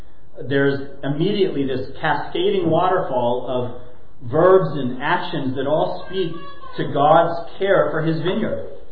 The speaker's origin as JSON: {"language": "English", "region": "California", "country": "United States", "tie": "born or raised there", "said": "I remember that kiwi vine from the backyard of my house growing up in California."}